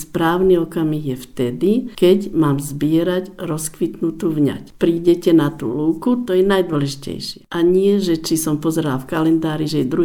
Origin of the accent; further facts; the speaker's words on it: Banská Bystrica, Banská Bystrica Region, Slovakia; V našom regióne, však som z Banskej Bystrice